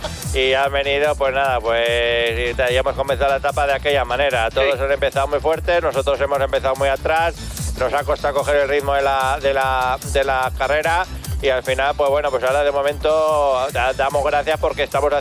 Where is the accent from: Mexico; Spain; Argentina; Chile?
Spain; San Vicente de la Barquera, Cantabria; now in Italy; Yo soy de aquí, de San Vicente de la Barquera. De Cantabria, pero lo que hice fue cogerme el petate y venirme a Italia, sí.